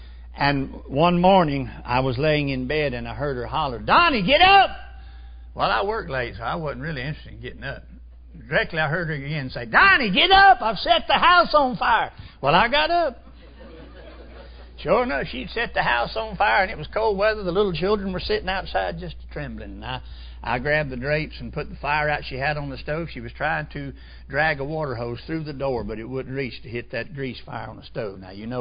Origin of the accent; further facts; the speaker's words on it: Gulfport, Mississippi, United States; born there; I was born in Gulfport, Mississippi, 1948.